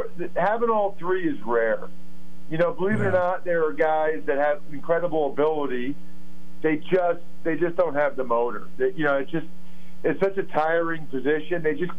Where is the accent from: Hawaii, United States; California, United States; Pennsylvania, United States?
Pennsylvania, United States; Reading; I'm from the Reading area